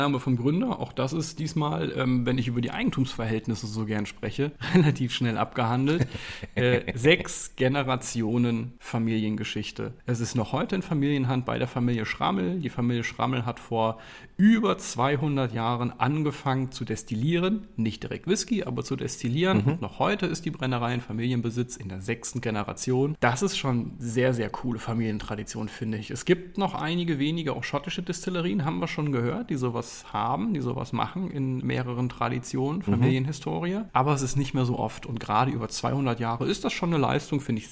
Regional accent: Saxony, Germany; accent: Saxon; wie meinen heimischen sächsischen Akzent. Den kann ich ganz gut, den darf ich, glaube ich, benutzen als Wurzelsachse.

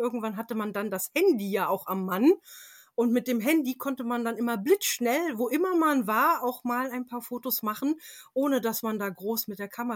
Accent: England, United Kingdom; ich bin zum Teil in England aufgewachsen und hatte dort jede Menge kleine Manors und Castles in der Umgebung.

